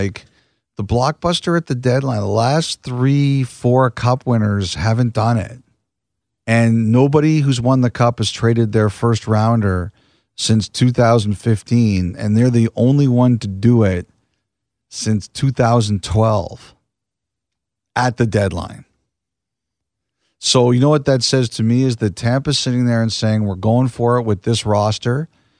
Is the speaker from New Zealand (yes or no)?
no; Toronto, Ontario, Canada; because I grew up in Toronto